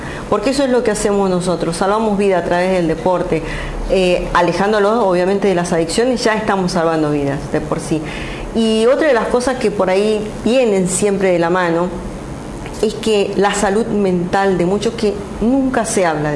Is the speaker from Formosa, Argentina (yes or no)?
yes; Formosa, Argentina; la luché desde abajo, que me fui desde Formosa hacia Buenos Aires para poder cumplir el gran sueño